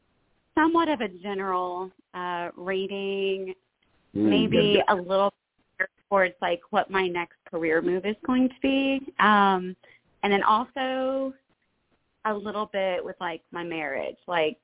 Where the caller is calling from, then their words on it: South Carolina, United States; Well, I'm calling from South